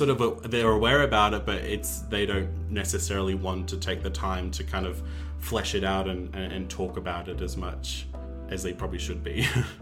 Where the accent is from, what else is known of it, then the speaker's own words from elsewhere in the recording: Adelaide, South Australia, Australia; 24 years old and I identify as a queer or gay male. Oh, I was born in Adelaide and grew up there as well. I lived in Salisbury Downs for most of my life before moving closer to Modbury. And yeah, I've never really lived out of the state before.